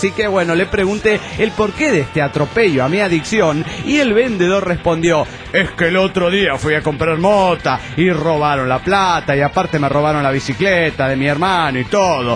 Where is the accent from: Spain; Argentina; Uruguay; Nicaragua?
Nicaragua; Managua; de Managua, Nicaragua.